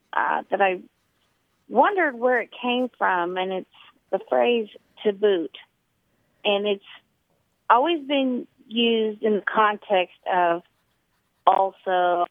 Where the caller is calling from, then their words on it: Memphis, Tennessee, United States; Hi, this is … I'm calling from Memphis, Tennessee.